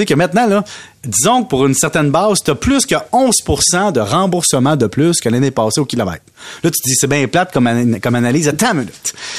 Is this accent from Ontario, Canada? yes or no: no; Valleyfield, Quebec, Canada; Tu sais, moi, je viens de Valleyfield.